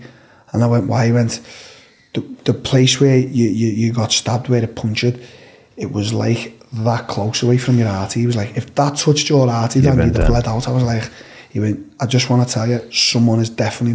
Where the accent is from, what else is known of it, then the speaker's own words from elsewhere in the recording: England, United Kingdom; when we're from England, we like to holiday to like Spain and Europe and America.